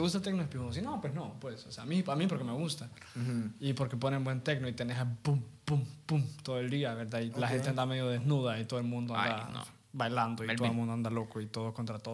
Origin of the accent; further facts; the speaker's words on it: Honduras; me pregunta que dónde soy, de Honduras